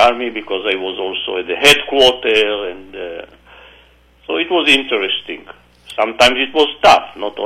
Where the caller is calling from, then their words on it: Los Angeles, California, United States; And I'm talking now from Los Angeles.